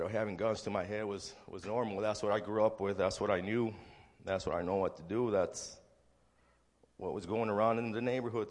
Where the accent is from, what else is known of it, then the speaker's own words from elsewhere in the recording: Texas, United States; I'm going to tell you how God changed my life. I was born and raised in Texas.